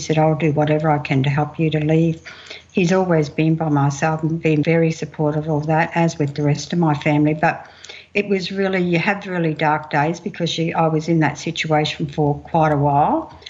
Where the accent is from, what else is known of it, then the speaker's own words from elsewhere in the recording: Mount Isa, Queensland, Australia; I'm Kalkadoon Wanyi. I grew up in Mount Isa and I spent many of my childhood days out in Camberwell.